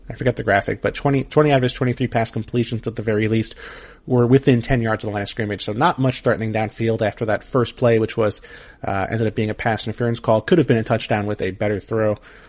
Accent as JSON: {"language": "English", "town": "Queens", "region": "New York", "country": "United States", "tie": "born or raised there", "said": "I feel like I saw them in Queens growing up."}